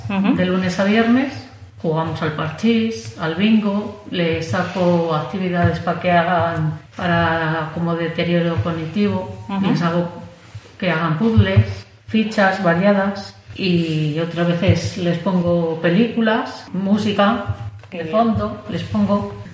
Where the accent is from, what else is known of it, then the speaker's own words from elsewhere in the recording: Madrid, Community of Madrid, Spain; now in Cervera de Buitrago, Spain; Yo de Madrid.